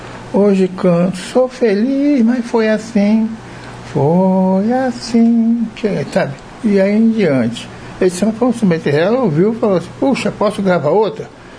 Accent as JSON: {"language": "Portuguese", "town": "Realengo", "region": "Rio de Janeiro", "country": "Brazil", "tie": "born or raised there", "said": "Eu sou de Realengo, nascido e criado."}